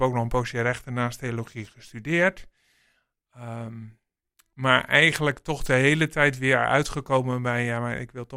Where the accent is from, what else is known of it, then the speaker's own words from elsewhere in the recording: 's-Gravenzande, South Holland, Netherlands; also born or lived in Delft; now in Leiden, Netherlands; ben ik geboren in het ziekenhuis van Delft. Wat er nu niet meer staat. Maar ik ben opgegroeid in het Westland. In Schravenzanden, het Brede Dorp. En daar tot mijn 20ste blijven wonen.